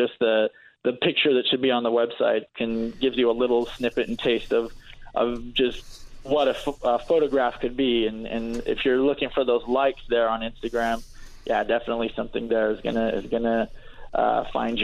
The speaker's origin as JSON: {"language": "English", "region": "California", "country": "United States", "tie": "born or raised there", "said": "So I spent the last 2 months going all through California, that's my home state"}